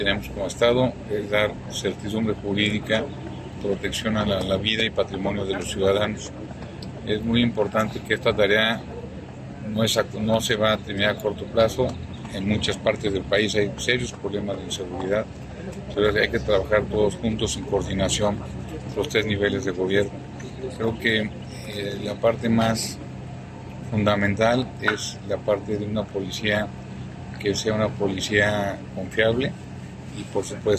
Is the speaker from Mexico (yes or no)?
yes; Mexico; Como creo mexicano